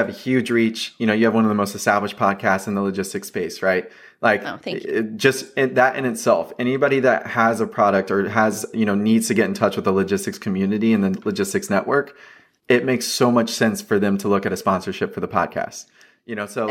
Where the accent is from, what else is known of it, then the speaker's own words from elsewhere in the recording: Atlanta, Georgia, United States; I guess I'll pick the Atlanta Hawks just because I'm from Atlanta.